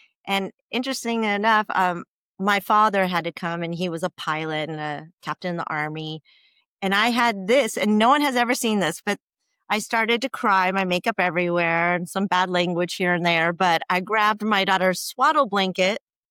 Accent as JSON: {"language": "English", "town": "Calabasas", "region": "California", "country": "United States", "said": "It happened in the Valley. I'm from Calabasas, California. So it was in the Valley."}